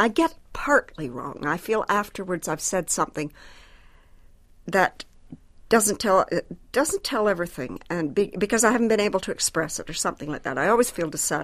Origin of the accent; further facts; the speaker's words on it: Canada; I'm a Canadian woman writing